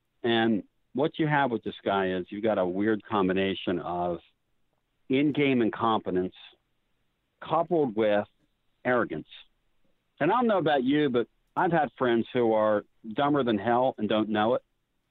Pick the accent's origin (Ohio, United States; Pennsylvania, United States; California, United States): Pennsylvania, United States; and I come from Pennsylvania, so I maintain my Eagle fan allegiance, grew up in a Penn State family